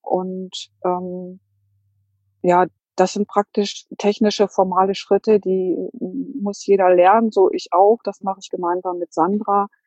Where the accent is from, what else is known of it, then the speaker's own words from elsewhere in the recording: Hanover, Lower Saxony, Germany; Ich bin 58 Jahre alt. Ich komme aus Hannover.